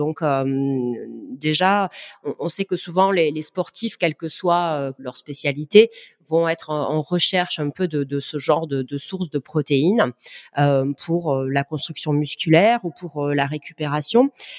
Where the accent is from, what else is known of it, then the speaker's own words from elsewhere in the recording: Saint-Brieuc, Brittany, France; d'un point de vue purement local, parce que je suis de Saint-Brieuc